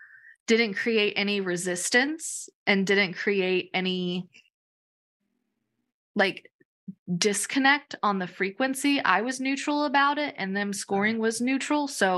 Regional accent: Arizona, United States; But, you know, I grew up in Arizona, so yeah, go Cardinals.

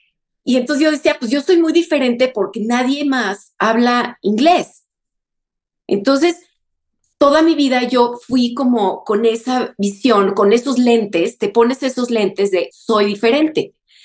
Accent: Mexico; born there; pero yo nací en México, ¿no? Y yo siempre me sentía muy diferente.

